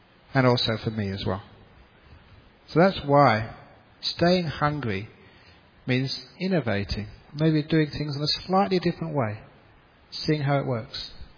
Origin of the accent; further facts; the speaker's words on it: England, United Kingdom; Certainly because I grew up in England, and I studied the history, which was European history.